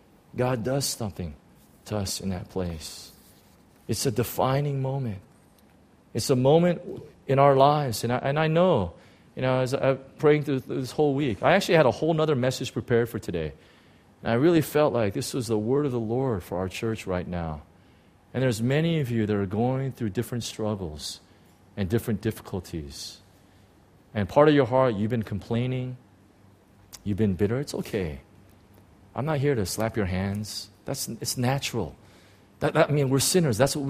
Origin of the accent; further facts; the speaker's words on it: Chicago, Illinois, United States; I was from Chicago, so I remember all these things.